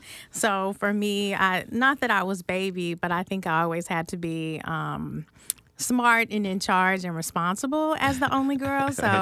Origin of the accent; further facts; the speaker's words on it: Kansas City, Missouri, United States; So Kansas City, Missouri, it's a bigger Midwest town in the Midwest of Missouri.